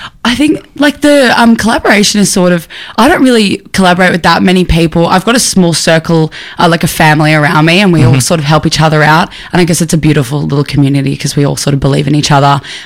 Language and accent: English; Australia; I feel really bad going to different countries and as an Australian, because everyone is just so accommodating.